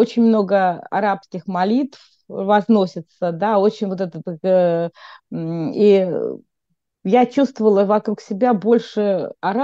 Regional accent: Russia; когда они знали, что мы из России

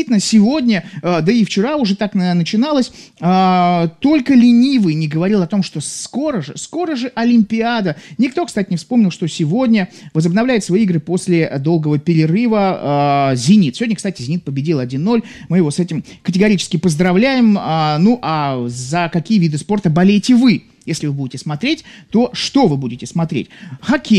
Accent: Saint Petersburg, Russia; Я из Петербурга. Я у вас иногда бываю.

